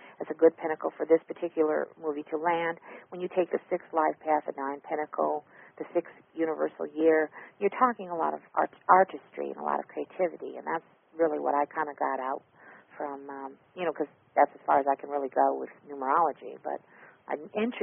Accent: New York, United States; being a New Yorker originally, I'm born and raised in New York

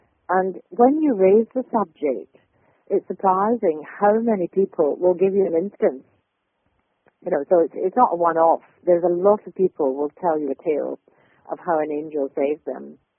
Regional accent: Scotland, United Kingdom; I'm a Scot, you probably hear

